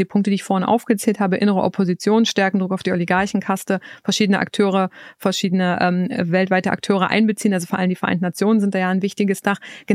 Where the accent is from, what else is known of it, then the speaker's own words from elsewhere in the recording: Saxony-Anhalt, Germany; Also ich komme ja selber aus Sachsen-Anhalt. In meinem Dorf früher